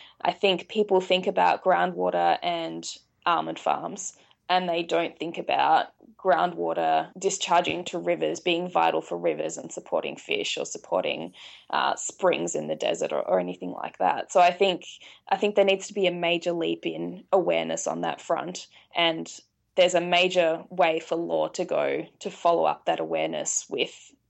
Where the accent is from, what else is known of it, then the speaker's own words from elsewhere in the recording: Victoria, Australia; particularly in my home state, the state of Victoria